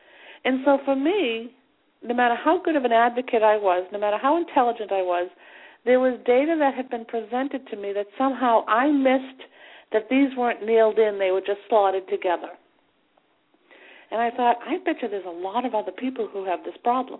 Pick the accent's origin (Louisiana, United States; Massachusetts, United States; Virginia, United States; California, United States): Massachusetts, United States; Boston; accent: Boston; You know, I grew up in a neighborhood in Boston. You know, anybody who's listening couldn't hear my Boston accent.